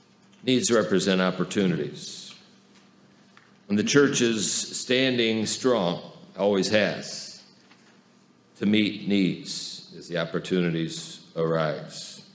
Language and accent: English; Fort Wayne, Indiana, United States; When I grew up in Fort Wayne, there were four hospitals back then.